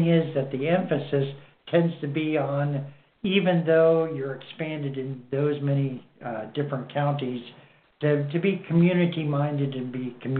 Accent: Coshocton, Ohio, United States; For instance, I grew up in Coshocton, and the community banks there, most all of them were affiliated with growing up in the communities.

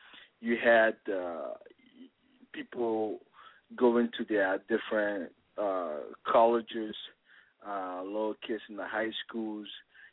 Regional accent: Liberia; basically growing up in Liberia, it's a terrible country.

